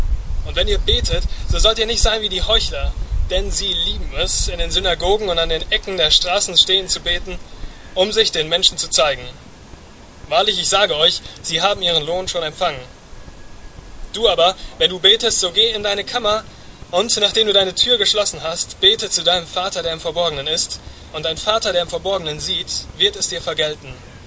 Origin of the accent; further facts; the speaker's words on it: Siegen, North Rhine-Westphalia, Germany; bei uns zu Hause, ich komme aus Achenbach, Siegen-Achenbach